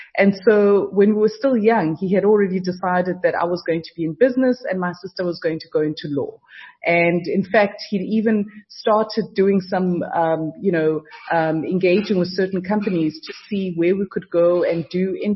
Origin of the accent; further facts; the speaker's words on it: South Africa; and I was the only black intern, and I was from South Africa. They'd never hired anybody from Africa.